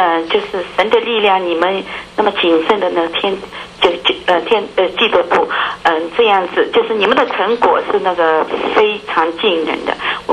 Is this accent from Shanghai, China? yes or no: yes; Shanghai, China; 那意思，那我也是上海人啊